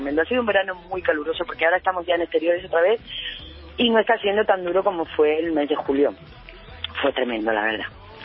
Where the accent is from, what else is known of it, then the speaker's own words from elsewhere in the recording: Andalusia, Spain; now in Madrid, Spain; Porque yo vengo del sur, yo vengo de Andalucía